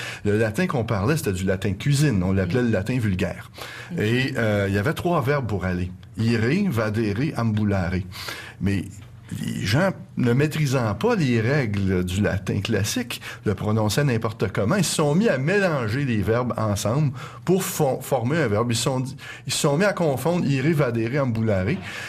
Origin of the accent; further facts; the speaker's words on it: Montreal, Quebec, Canada; Non, je ne suis pas belge, je viens de Montréal.